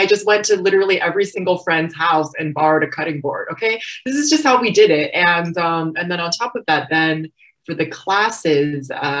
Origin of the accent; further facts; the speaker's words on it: California, United States; but being of Chinese descent, and then just growing up in California, it was just Mexican influence, Middle Eastern, all of that.